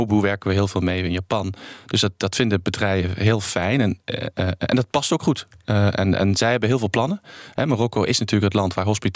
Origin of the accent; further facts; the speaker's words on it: Maastricht, Limburg, Netherlands; Ik kom zelf uit Maastricht, maar ik snap wat je zegt.